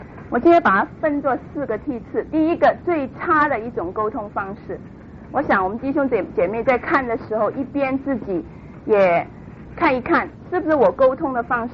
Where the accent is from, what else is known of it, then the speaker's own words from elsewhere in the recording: Hong Kong; 很对不起，我是从香港来的，所以我有时候回到香港